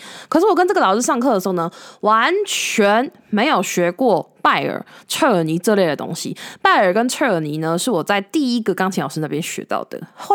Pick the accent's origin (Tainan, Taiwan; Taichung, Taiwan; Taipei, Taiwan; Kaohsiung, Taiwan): Taipei, Taiwan; 我小时候住在台北市的建潭，就是士林区的建潭，然后我后来搬家搬到北投。